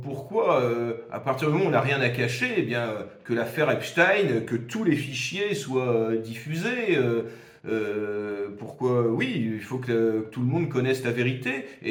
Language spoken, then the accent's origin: French; France; moi je suis français